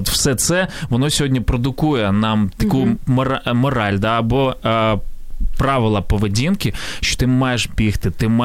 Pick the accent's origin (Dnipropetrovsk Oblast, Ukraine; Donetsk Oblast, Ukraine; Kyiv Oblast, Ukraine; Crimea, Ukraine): Kyiv Oblast, Ukraine; Ivankiv; я в моєму рідному місті Іванків